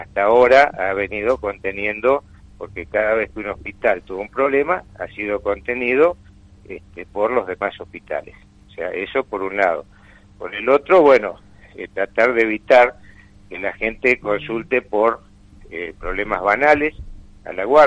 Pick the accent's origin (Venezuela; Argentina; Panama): Argentina; Nosotros somos Argentina, y con nuestros defectos y virtudes tenemos un sistema